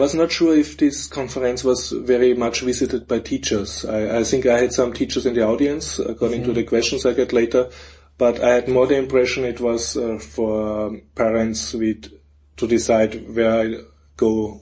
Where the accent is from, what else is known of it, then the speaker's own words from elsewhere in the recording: Vienna, Austria; English is a second language; I'm from Vienna.